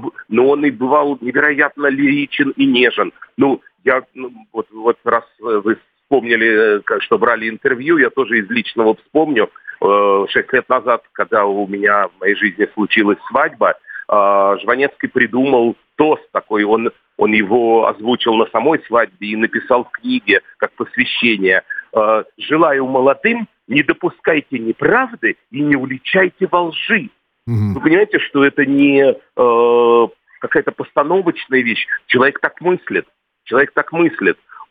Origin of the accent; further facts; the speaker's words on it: Moscow, Russia; born there; У меня есть некоторые одесские корни, мой дедушка одессит, но я сам родился в Москве.